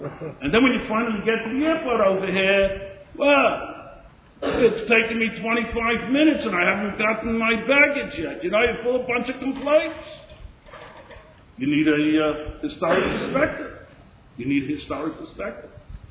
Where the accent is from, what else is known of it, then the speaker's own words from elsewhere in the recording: Brooklyn, New York, United States; I remember we lived in Williamsburg, I was born and lived in Williamsburg, went to Torah V'Das, davened at Yeshiva Torah V'Das on 206 Wilson Street.